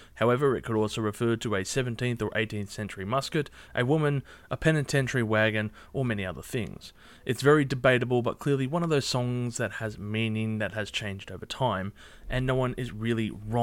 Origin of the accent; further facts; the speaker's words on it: Australia; A little single which would blast its way to the top of the charts in my home country